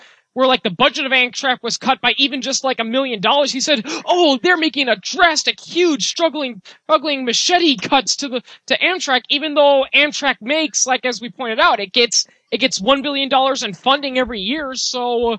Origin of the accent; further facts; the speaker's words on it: Green Bay, Wisconsin, United States; You may not want to say that I'm from Green Bay and we hate